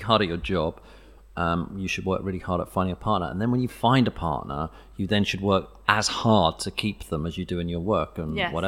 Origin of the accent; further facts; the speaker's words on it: Watford, East of England, United Kingdom; When I was growing up in Watford